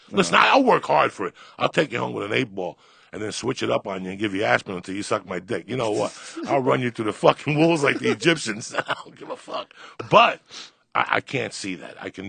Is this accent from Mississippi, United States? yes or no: no; New Jersey, United States; Dad, I'm from Jersey.